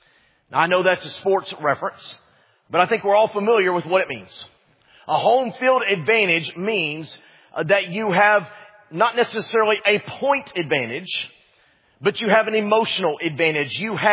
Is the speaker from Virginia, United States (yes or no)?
no; Dallas-Fort Worth, Texas, United States; one of the sports curses of my life is that I was born and reared in the Dallas-Fort Worth area when the Dallas Cowboys were actually good.